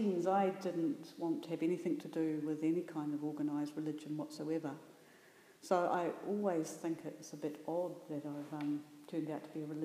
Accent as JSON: {"language": "English", "country": "New Zealand", "said": "I'm a New Zealander and I come from a culture that is pretty communally community orientated"}